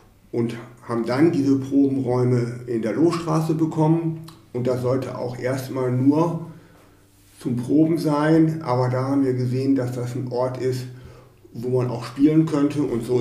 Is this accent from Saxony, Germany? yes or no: no; Lengerich, North Rhine-Westphalia, Germany; da als jugendlicher Mann in Lengerich oder als junger Mann in Lengerich, wo ich herkomme